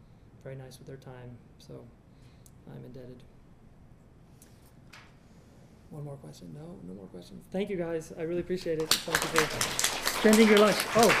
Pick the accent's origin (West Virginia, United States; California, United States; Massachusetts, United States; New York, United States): Massachusetts, United States; Boston; I mean, I'm from Boston, so it's not that cold to walk outside around here